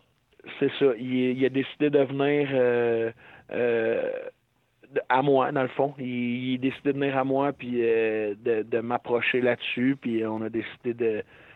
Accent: Terrebonne, Quebec, Canada; Là, je suis redéménagé à Terrebonne parce que je viens de Terrebonne, puis j'ai toujours habité à Terrebonne.

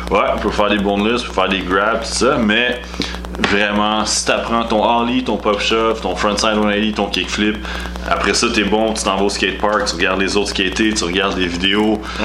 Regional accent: Quebec, Canada; puis on est des Québécois.

